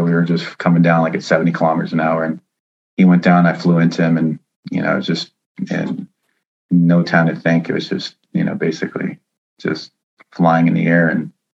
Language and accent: English; United States; just because of the you know, being American, being in national championships.